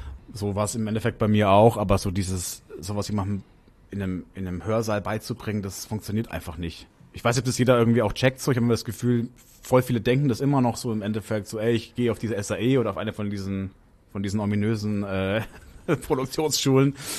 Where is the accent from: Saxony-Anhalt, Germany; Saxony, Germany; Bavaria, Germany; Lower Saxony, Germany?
Bavaria, Germany; Nuremberg; also born or lived in Berlin; Ja, ich habe ja vorher noch 2 Jahre in Berlin gewohnt. Mein restliches Leben natürlich dann in Nürnberg, wo ich herkomme. Mhm. Also Franken. Nicht Bayern, Franken.